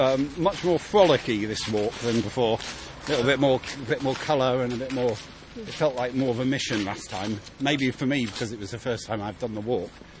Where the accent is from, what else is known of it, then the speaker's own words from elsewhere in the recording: London, United Kingdom; born there; So I am a native Londoner and have a lot of history in London, but I didn't grow up in London